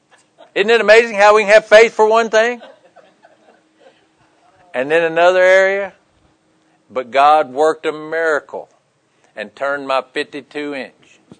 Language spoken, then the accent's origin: English; Kentucky, United States; I'm from Kentucky, and it's March Madness.